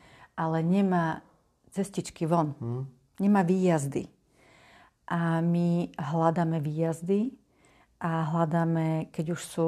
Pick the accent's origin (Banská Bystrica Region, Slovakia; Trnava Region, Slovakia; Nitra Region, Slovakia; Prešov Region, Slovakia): Nitra Region, Slovakia; Šaľa; Do škôlky som chodila už tu v Šali. Celý život som tu v Šali, takže aj škôlka bola tu.